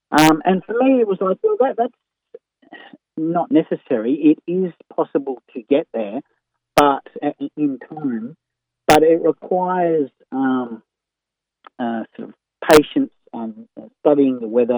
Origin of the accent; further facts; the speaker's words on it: New South Wales, Australia; I grew up in the Blue Mountains. So I sort of had a knowledge and, I guess, interest in bushfires and storms.